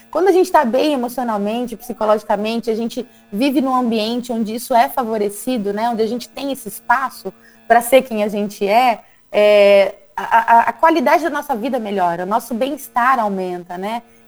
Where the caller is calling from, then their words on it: São Paulo, Brazil; Olha, eu falo do interior de São Paulo, nesse momento.